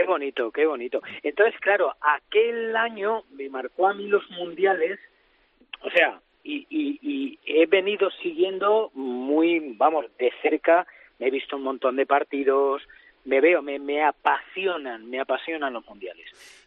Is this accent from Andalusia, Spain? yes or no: no; Montiel, Castilla-La Mancha, Spain; yo no sé si alguno allí en Montiel, en mi pueblo, llegó a tocarle a Aslum, pero era la celebración más absoluta.